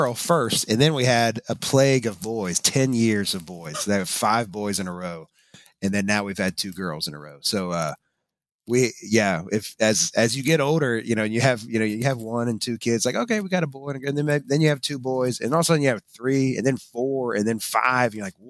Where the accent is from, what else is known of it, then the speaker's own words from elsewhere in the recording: the South, United States; I grew up in the South, you know, as Flannery O'Connor called it, the Christ haunted South.